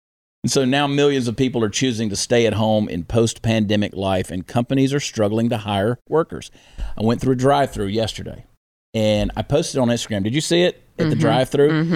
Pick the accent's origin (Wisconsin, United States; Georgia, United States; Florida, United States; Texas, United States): Georgia, United States; Augusta; I was driving in my hometown, Augusta, Georgia. I was driving through my hometown the other day.